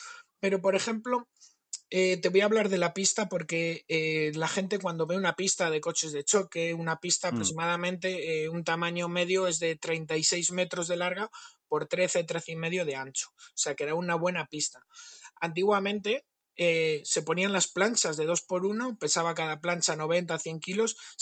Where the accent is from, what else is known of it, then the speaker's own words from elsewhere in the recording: León, Castile and León, Spain; yo soy de León, voy a una feria de Madrid